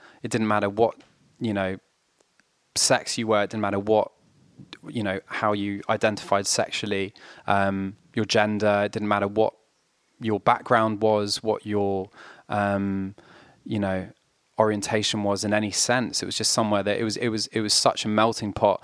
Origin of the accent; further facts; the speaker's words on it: France; also born or lived in London / Oxfordshire; I'm from London, but I grew up in France and I went to school in Oxfordshire.